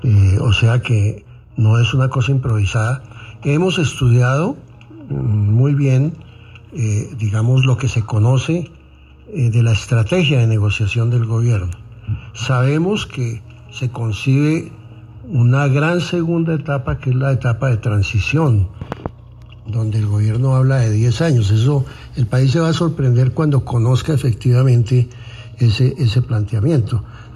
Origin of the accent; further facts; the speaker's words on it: Zipaquirá, Cundinamarca, Colombia; Yo fui alcalde del 2001 al 2003 en mi ciudad natal, en Zipaquirá, y ya existía.